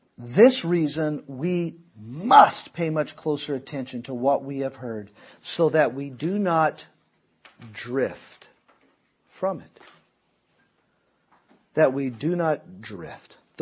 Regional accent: the South, United States; because we're from the South, very proper

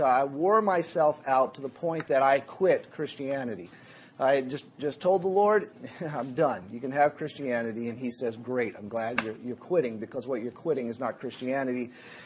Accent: Louisiana, United States; also born or lived in Tennessee; I grew up in Louisiana. I was born in Tennessee. I grew up in Louisiana.

